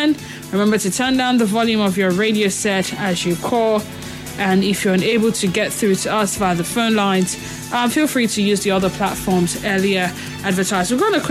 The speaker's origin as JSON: {"language": "English", "town": "Port Harcourt", "region": "Rivers", "country": "Nigeria", "said": "Good afternoon. … from Port Harcourt."}